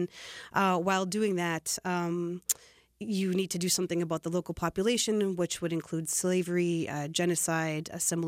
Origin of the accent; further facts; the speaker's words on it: Winnipeg, Manitoba, Canada; now in Iowa City, United States; I'm Plains Cree Salto of the George Gordon First Nation in Saskatchewan, Canada. I grew up in Winnipeg, Canada, and I've been living in Iowa City for 14 years now.